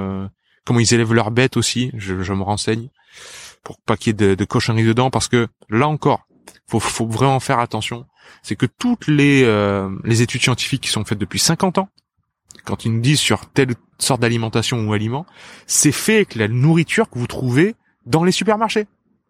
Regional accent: France; Je viens du sud de la France, donc c'est vrai que ça tourne quand même beaucoup autour des légumes

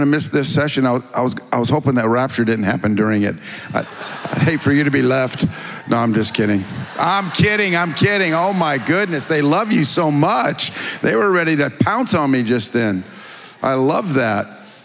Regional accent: Champaign, Illinois, United States; born there; I was born in Champaign. I know, what? I was born in Champaign.

